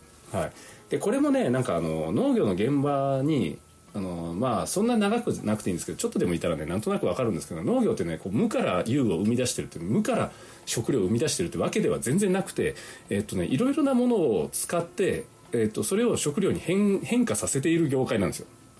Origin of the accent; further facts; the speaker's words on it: Unzen, Nagasaki, Japan; ベルガモット農場がある雲仙市、ね、私の出身雲仙市もねオーガニックビレッジ宣言する